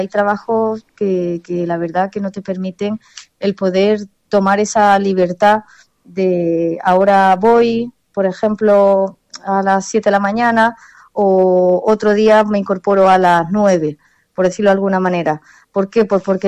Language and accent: Spanish; Mairena del Aljarafe, Andalusia, Spain; moved away; Pues fíjate, yo no soy ni de aquí, ¿no? Que ya me considero, por supuesto, porque llevo ya casi 20 años aquí. Yo vengo de Sevilla, de la parte de Mairena al Aljarafe, muy, muy céntrico a Sevilla.